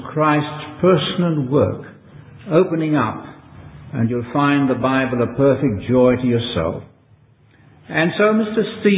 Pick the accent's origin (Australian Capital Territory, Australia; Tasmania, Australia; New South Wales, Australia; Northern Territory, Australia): New South Wales, Australia; Cessnock; I was brought up in Cessnock, and there were Scottish people there